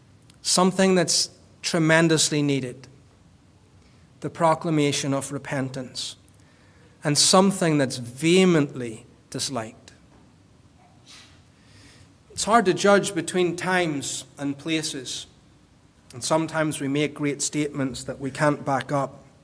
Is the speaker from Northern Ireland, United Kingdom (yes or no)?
yes; Northern Ireland, United Kingdom; I grew up in Northern Ireland.